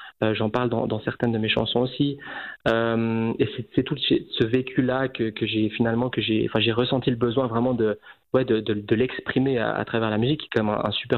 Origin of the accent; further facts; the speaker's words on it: Bulle, Fribourg, Switzerland; Je viens de Bulle et donc j'ai sorti un premier EP le 25 octobre dernier.